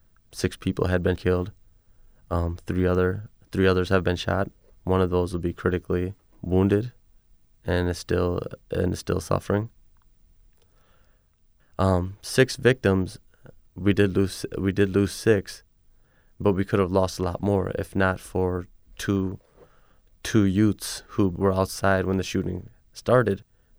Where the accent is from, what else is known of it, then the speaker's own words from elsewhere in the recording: Milwaukee, Wisconsin, United States; also born or lived in India; Our entire family came to Wisconsin in 1982. We immigrated from India, and typical immigration stories were you come with $35 in your pocket, and you work and you work and you work and you work hard, and eventually things turn out for you, and you know, you're growing up as a Sikh in Milwaukee.